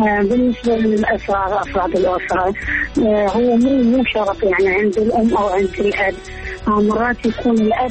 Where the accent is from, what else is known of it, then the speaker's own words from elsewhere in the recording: Maysan, Iraq; من محافظة ميسان،